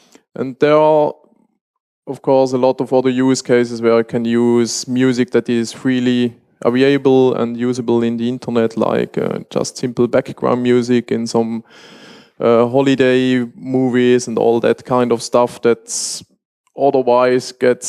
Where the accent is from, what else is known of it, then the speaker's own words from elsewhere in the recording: Switzerland; I'm from Switzerland